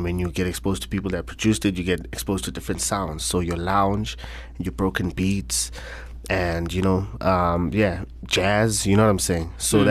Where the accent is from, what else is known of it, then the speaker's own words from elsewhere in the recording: Soweto, Gauteng, South Africa; man, is just a normal kid from the hood, born and raised in Soweto, Orlando West, to be specific. Spent most of my life there.